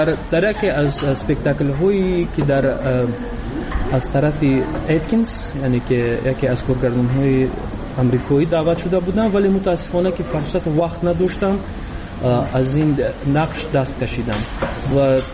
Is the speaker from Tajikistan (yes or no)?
yes; Tajikistan